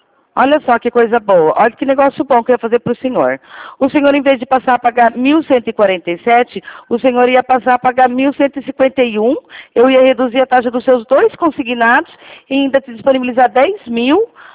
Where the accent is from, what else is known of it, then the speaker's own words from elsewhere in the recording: Rio Claro, São Paulo, Brazil; eu sou de Rio Claro